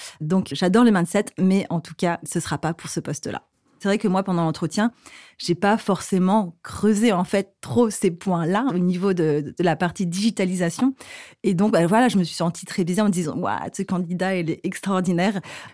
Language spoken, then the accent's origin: French; South-West France, France; Je viens du sud-ouest de la France, d'un petit village de 3000 habitants.